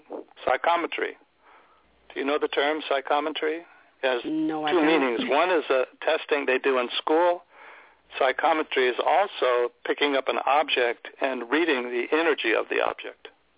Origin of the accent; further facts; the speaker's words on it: San Jose, California, United States; Well, I grew up in San Jose, the Bay Area, Silicon Valley. It was actually prune orchards back then, before they had the Silicon Valley computer stuff.